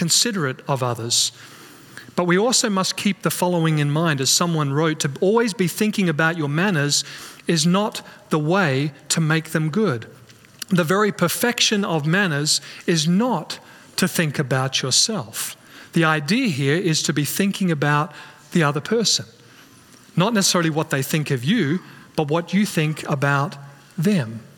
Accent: Australia; Now, I'm from Australia, so we see this all the time

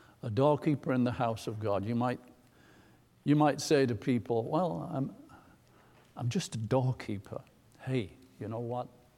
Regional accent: England, United Kingdom; I'm not telling you this because it's English stuff and I'm from England.

